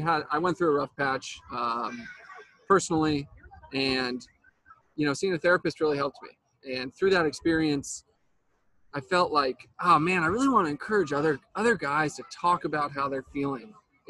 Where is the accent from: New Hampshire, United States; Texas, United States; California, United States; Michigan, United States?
California, United States; Los Angeles; Yeah, I grew up in Los Angeles. Went east for school for a little bit and have been back ever since.